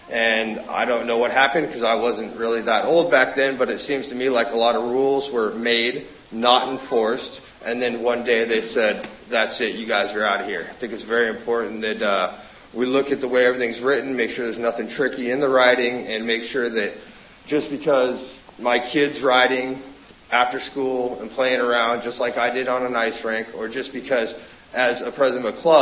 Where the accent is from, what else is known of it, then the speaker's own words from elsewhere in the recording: Anchorage, Alaska, United States; I grew up in Anchorage, grew up playing hockey.